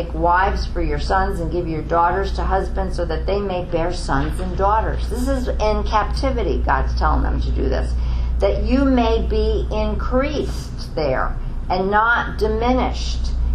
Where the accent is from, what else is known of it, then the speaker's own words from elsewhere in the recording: Bronx, New York, United States; I'm from the Bronx. I never got into planting, etc., etc.